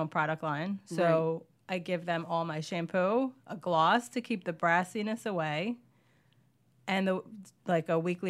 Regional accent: Brooklyn, New York, United States; Brooklyn. Okay. Can you tell?

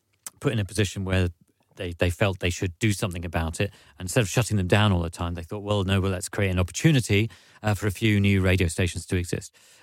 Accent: London, United Kingdom; also born or lived in Norwich; I was originally from London, went to University of East Anglia in Norwich

